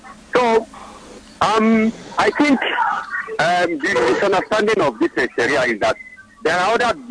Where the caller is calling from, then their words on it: Alaku, Lagos, Nigeria; I'm calling from Alaku, Lagos.